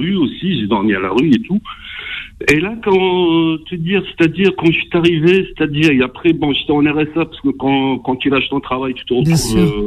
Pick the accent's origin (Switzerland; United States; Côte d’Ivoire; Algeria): Algeria; now in France; je suis algérien